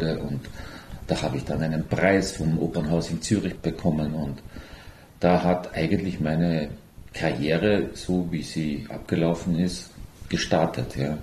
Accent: Villach, Carinthia, Austria; born there; now in Vienna, Austria; ich komme aus Österreich, ich bin in Villach geboren, lebe aber seit 1990 schon in Wien, habe dort studiert

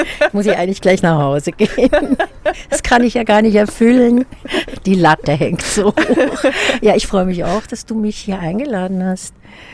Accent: Lucerne, Switzerland; ich bin in Luzern groß geworden, in einem Disneyland. Ja? Pilatus, Rigi, Vierwaldstätter See. Keine zerbombten Häuser in den 50er Jahren.

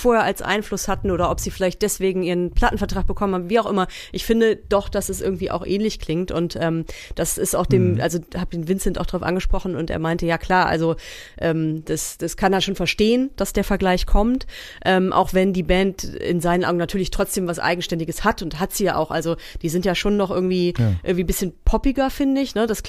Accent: Germany; so Vorort von Hamburg, 45 Minuten entfernt, war schon, also Kleinstadt, 40.000 Einwohner

